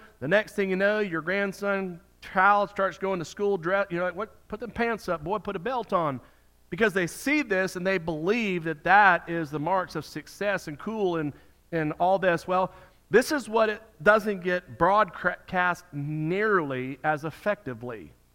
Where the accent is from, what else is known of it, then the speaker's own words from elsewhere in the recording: Miami, Florida, United States; in the late 70s and early 80s when I was growing up in Miami.